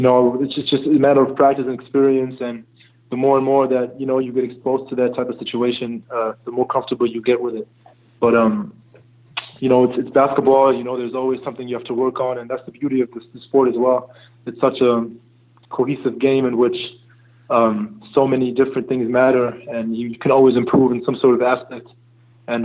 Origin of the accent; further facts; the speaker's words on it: Berlin, Germany; my home city. I love Berlin, and I grew up in Berlin, and that's my home.